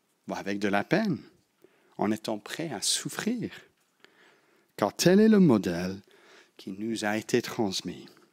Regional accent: Belgium; Même si je suis belge

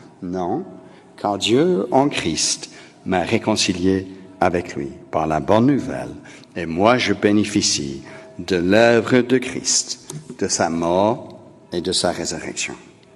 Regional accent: Belgium; J'ai ma carte d'identité qui dit que je suis belge, bien que cela n'a pas, peut-être pas l'air d'être le cas.

